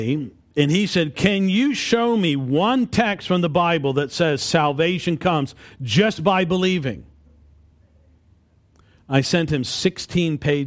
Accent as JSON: {"language": "English", "region": "New York", "country": "United States", "said": "And we live in a religious area. I'm from New York."}